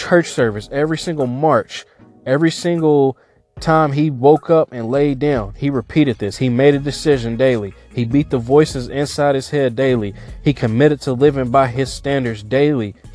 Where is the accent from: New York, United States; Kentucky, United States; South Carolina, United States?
Kentucky, United States; I would think about other athletes in Kentucky and my home state who, if I quit, then they're getting better than me